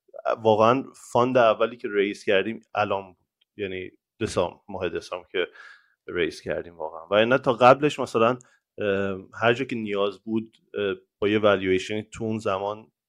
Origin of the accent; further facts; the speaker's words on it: Iran; Persian is a second language; also born or lived in Dubai / United States; now in Lisbon, Portugal; من آخرین بار که من ایران تقریبا سال 2006 من از ایران اومدم بیرون، یعنی ایران زندگی نکردم دیگه، ولی خب 13 سال دبی بودم و خب مرتب میرفتم ایران و میومدم، ولی الان 5 ساله که لیزبونم و تقریبا 6 سال ایران نرفتم.